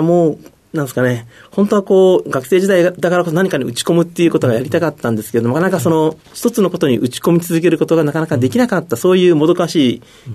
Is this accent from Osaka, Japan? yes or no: no; Aichi, Japan; 愛知県になります。